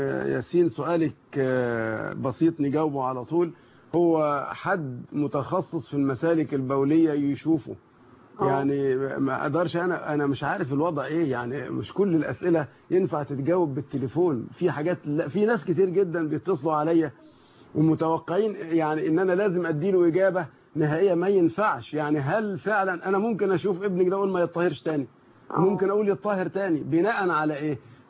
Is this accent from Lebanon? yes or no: no; Damietta Governorate, Egypt; جالي طفل من كفر البطيخ عندنا في دمياط